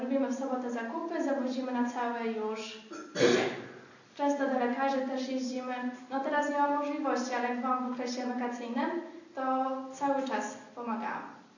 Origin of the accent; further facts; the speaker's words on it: Kopelany, Świętokrzyskie Voivodeship, Poland; Pochodzę z małej wsi Kopelany, to jest Świętokrzyskiem. Mam 2 starszych braci, mamę i tatę, wiadomo. Studiuję na 2 roku pedagogiki wczesnoszkolnej i przedszkolnej.